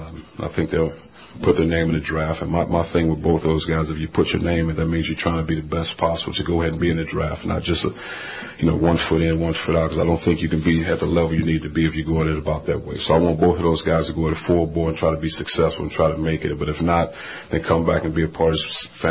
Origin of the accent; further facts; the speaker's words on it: East St. Louis, Illinois, United States; But growing up in East St. Louis, I think that's why one of the reasons why I'm standing here today